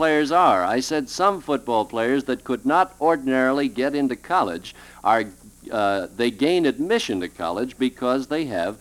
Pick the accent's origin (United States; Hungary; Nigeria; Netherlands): United States; West Coast; I'm from the West Coast.